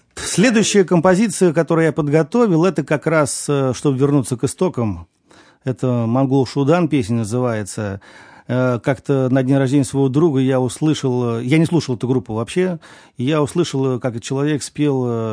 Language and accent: Russian; Moscow, Russia; вот я был один из Москвы